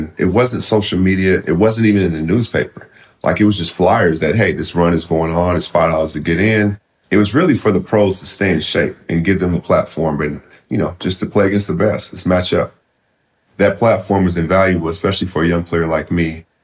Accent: Seattle, Washington, United States; I'm from Seattle, Washington.

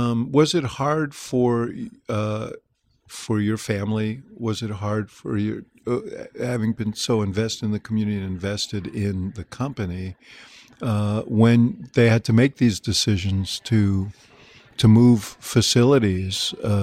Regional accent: New York, United States; because I was growing up in New York.

